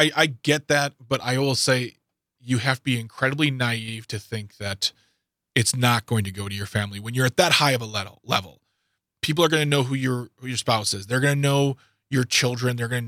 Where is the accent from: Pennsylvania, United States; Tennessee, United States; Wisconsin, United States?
Wisconsin, United States; Waukesha; I was born and raised in Waukesha. I was born, right, in downtown Waukesha. I lived on the south side of Waukesha until I was nearly 20 years old.